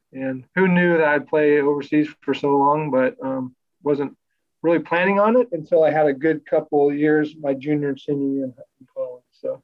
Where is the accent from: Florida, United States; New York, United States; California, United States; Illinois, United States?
California, United States; now in Tustin, United States; I'm from Southern California. So actually, I live in Tustin, California right now. It's in Orange County, and been living here a while since I retired from basketball.